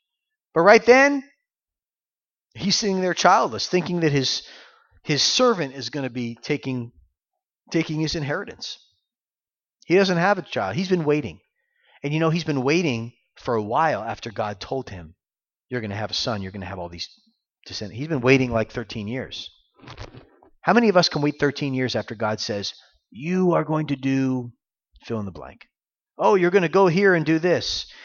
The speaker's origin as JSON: {"language": "English", "region": "Florida", "country": "United States", "tie": "born or raised there", "said": "I grew up in Florida, but I grew up in Florida in the 1980s and 90s when we had air conditioning."}